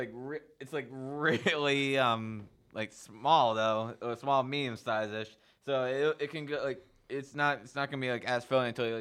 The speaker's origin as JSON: {"language": "English", "country": "Ireland", "said": "I'm Irish, but yeah, I don't know Irish games."}